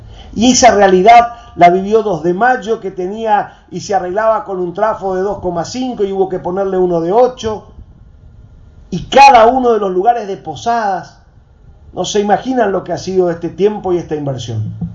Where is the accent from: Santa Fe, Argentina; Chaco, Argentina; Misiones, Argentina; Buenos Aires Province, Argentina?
Misiones, Argentina; Aurora; Yo vengo de Aurora, ahí estos días rompió un transformador